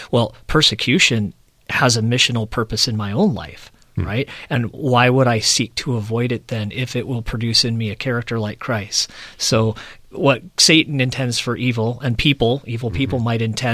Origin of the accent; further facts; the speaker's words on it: California, United States; to go to Alaska, and I'm from Central California. Alaska was off my radar.